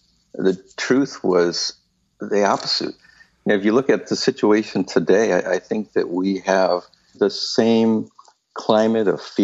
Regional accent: California, United States; I grew up in California. I'm a fourth-generation Chinese.

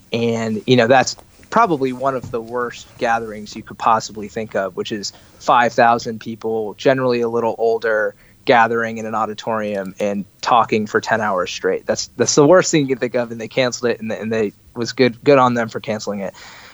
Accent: Virginia, United States

